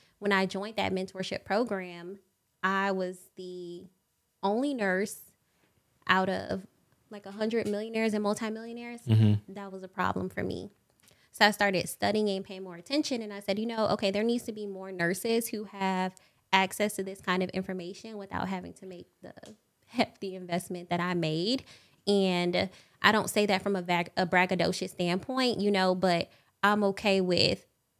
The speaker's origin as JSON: {"language": "English", "town": "Miami", "region": "Florida", "country": "United States", "said": "Originally, I'm from Miami, Florida. And I became an entrepreneur almost 2 years ago."}